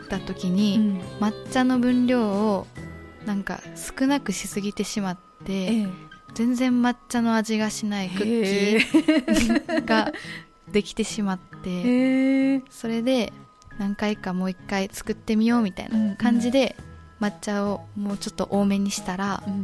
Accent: Maizuru, Kyoto, Japan; ずっと舞鶴です。

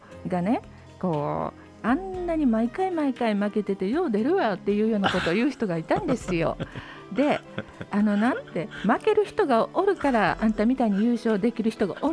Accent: Osaka, Japan; born there; 私は雪を見たことがない、大阪生まれですのでね

